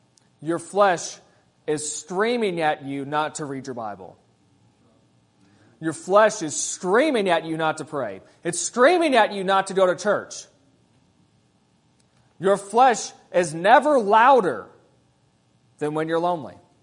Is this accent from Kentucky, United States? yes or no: yes; Kentucky, United States; Y'all know what it means to ponder? I'm from Kentucky. You'll have to forgive me.